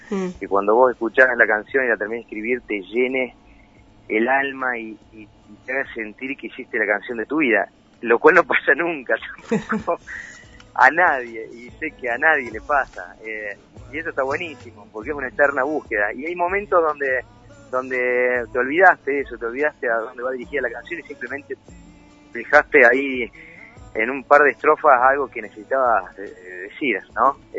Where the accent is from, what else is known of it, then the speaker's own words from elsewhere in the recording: Córdoba, Argentina; also born or lived in Buenos Aires; yo como cordobés, ¿no? Viviendo tantos años en Buenos Aires. Lo digo porque ahora vivo en Córdoba hace un tiempo